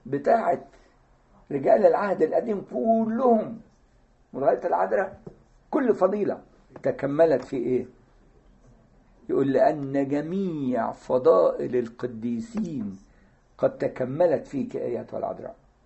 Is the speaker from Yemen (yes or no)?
no; Egypt; مشهورة عندنا في مصر